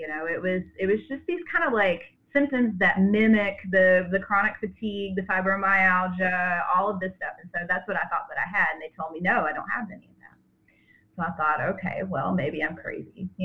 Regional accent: Kentucky, United States; So, you know, I grew up in Kentucky, and I was always, you know, out in the woods, playing outside

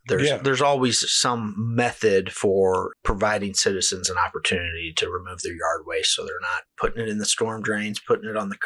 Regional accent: Moberly, Missouri, United States; and my family moved down here back to my hometown. Of course, my kids, I got two younger boys, and yeah. my wife is from here as well. She's a Jaybird, I'm a Crusader, so all we right. got that divided house, oh, you know. Yeah. But my boys are, you know, Moberly's their hometown.

